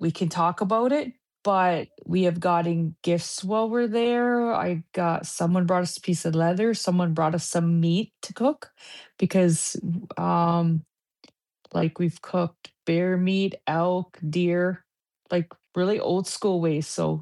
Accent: Canada; now in United States; because I didn't grow up in America. I grew up in Canada.

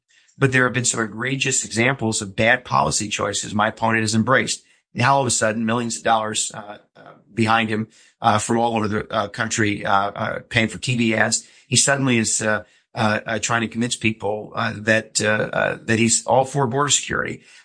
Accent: New York, United States; I grew up in the Hudson River Valley in upstate New York.

